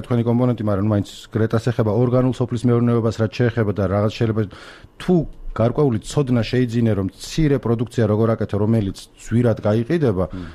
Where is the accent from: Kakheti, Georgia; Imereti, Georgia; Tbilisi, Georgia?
Imereti, Georgia; იმიტომ რომ მე თანაც იმერელი ვარ